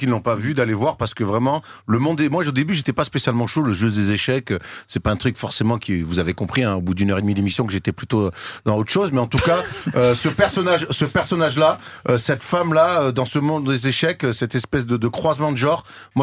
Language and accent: French; Marseille, Provence-Alpes-Côte d'Azur, France; Bah alors, je suis de Marseille, moi.